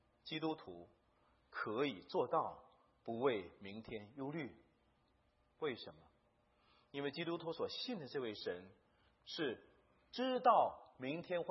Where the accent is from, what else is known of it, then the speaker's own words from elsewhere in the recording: China; 我相信我们中国人有很多这样的词，在我们这个文化传统的里面